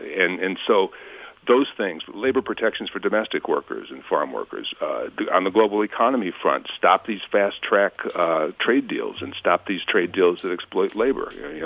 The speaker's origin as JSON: {"language": "English", "town": "Flint", "region": "Michigan", "country": "United States", "tie": "born or raised there", "said": "when I say I grew up in Flint, Michigan when things were a lot better"}